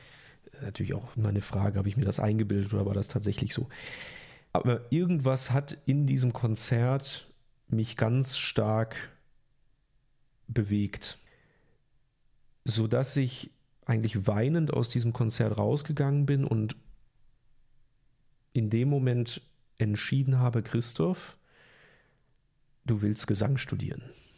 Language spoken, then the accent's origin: German; Germany; now in France; Also ich bin Deutscher und meine Familie lebt dort. Fühle ich mich jetzt besonders deutsch? Weiß ich nicht. Aber es ist so, dass ich mittlerweile seit 11 Jahren nicht mehr in Deutschland lebe